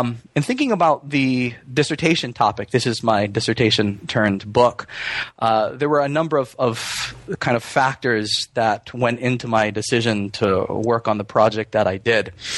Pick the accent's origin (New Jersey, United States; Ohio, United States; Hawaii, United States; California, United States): Hawaii, United States; of course, is a Chinese surname, and I grew up in Hawaii.